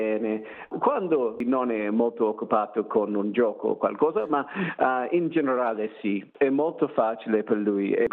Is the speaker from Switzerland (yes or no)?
no; Australia; Italian is a second language; per me sono australiano e non ho famiglia italiana